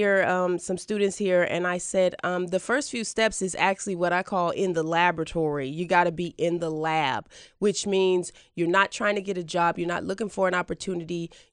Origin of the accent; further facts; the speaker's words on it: Oakland, California, United States; I grew up in Oakland. I grew up in the projects as well. I didn't have any connections in Hollywood.